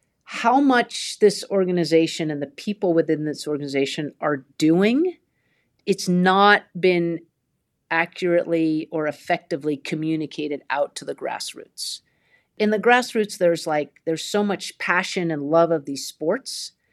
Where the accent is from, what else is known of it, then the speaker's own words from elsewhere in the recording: Vermont, United States; Like I grew up in Vermont, you stay competing in Vermont, then you compete in the Eastern region, then you move to the national level.